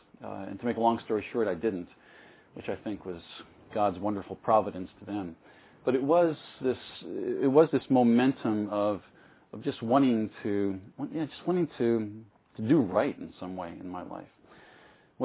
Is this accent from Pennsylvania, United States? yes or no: yes; Philadelphia, Pennsylvania, United States; I'm actually from Philadelphia area and living 3 miles from where I grew up.